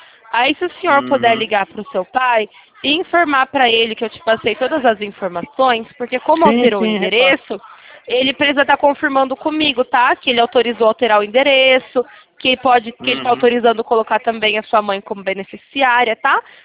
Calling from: São Paulo, Brazil; Eu falo de São Paulo, tá? Da capital.

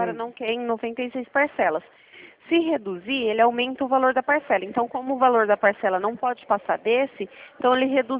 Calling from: Presidente Prudente, São Paulo, Brazil

